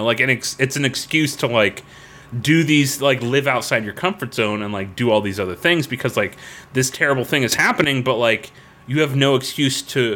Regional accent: Florida, United States; So, as you know, I grew up in Florida.

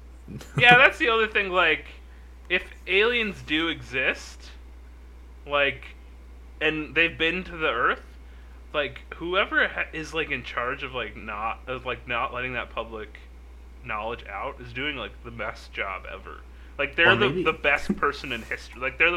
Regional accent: New York City, New York, United States; I'm a real New Yorker.

